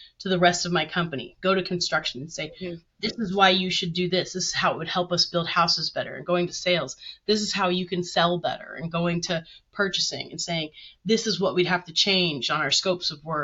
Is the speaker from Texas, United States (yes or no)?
yes; Texas, United States; But Texas doesn't have as much water as it looks like, and that's my home state.